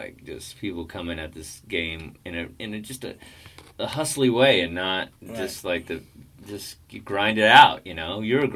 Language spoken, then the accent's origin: English; Texas, United States; And then I was like, I'm from Texas.